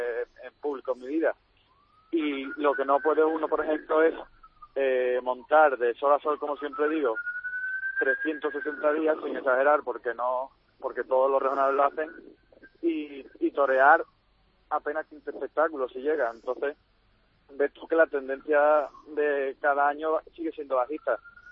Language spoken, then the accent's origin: Spanish; Seville, Andalusia, Spain; yo soy de Sevilla